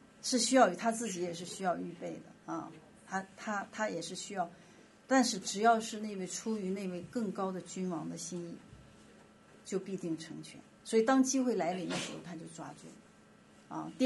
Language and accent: Chinese; China; 波斯文化跟我们中国人有很就是这种注重家族坟墓的文化